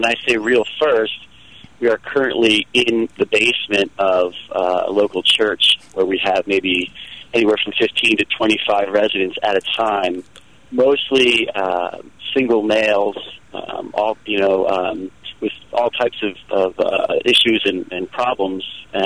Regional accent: Pottsville, Pennsylvania, United States; because I'm from Schuylkill County up in Pottsville, which is about 30 miles north of Reading.

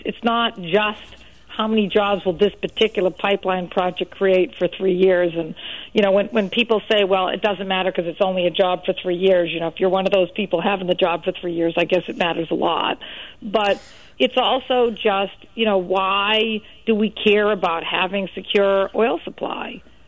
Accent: United States; And I resent the fact as an American that our own environmental organizations are pressing a foreign country to have a climate policy

